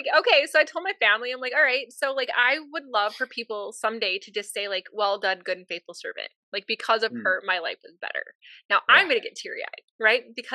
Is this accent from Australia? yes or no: no; Minnesota, United States; Hey, I'm from Minnesota. Like, I'm, like, proud of, like, not very far from Walnut Grove, by the way.